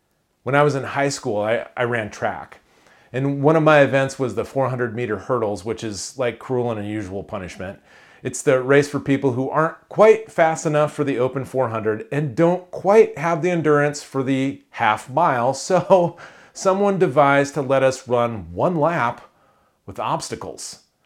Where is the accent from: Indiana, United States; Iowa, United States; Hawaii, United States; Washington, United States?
Iowa, United States; where I grew up in Iowa, you know, track was cool.